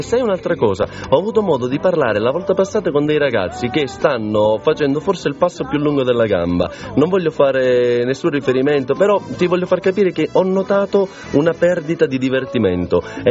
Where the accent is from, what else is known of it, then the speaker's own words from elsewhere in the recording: Bergamo, Lombardy, Italy; accent: Bergamasque; Io sono della parte alta di Bergamo, quindi sai, il mio accento è inconfondibile, quindi io conosco il bergamasco come dialetto